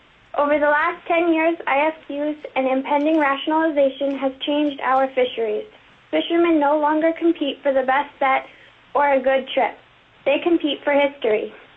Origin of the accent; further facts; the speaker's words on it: Kodiak, Alaska, United States; I am 16 years old, and I'm a junior at Kodiak High School. I was born and raised here in Kodiak.